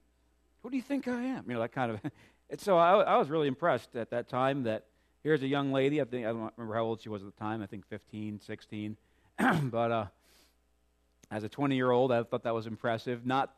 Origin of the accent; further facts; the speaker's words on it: New York, United States; Now, growing up in New York, my siblings were not this way